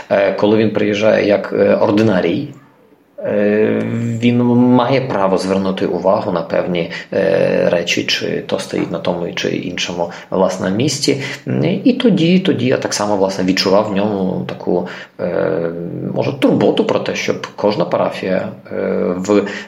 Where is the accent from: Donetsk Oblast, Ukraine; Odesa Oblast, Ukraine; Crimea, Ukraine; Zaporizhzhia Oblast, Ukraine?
Odesa Oblast, Ukraine; Odesa; про його свячення на єпископа у Одесі, тобто в моєму рідному місті.